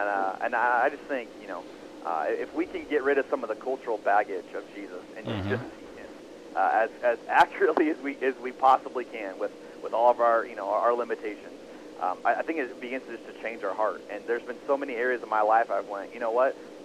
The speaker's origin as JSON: {"language": "English", "region": "Arizona", "country": "United States", "tie": "born or raised there", "said": "I grew up in Arizona. We're a little bit like the Wild Wild West still"}